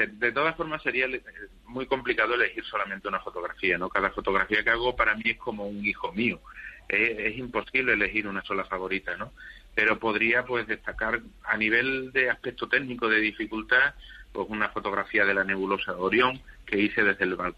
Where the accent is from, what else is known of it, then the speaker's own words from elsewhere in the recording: Extremadura, Spain; Pero como soy extremeño y me gusta Extremadura, amo la tierra extremeña y amo la naturaleza extremeña